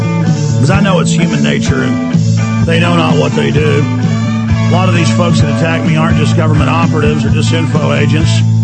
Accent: Dallas, Texas, United States; born there; I'm 35 years old and I was born in Parkland Hospital in Dallas, Texas

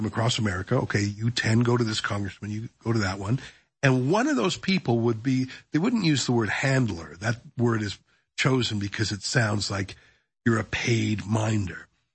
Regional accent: Calgary, Alberta, Canada; I was a Canadian, so I don't know what I was doing. But I was assigned, because I was from Calgary

